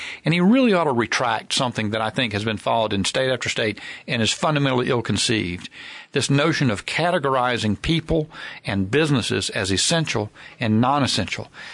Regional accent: United States; It renewed my pride as an American.

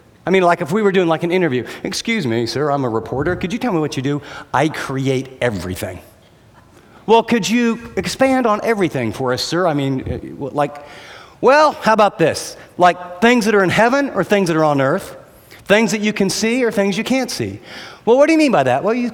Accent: United States; I grew up in America, I'm telling Frank.

